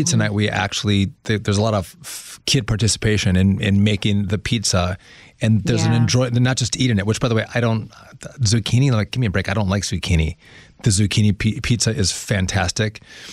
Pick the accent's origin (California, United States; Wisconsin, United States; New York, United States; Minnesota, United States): Wisconsin, United States; Like, I'm from Wisconsin.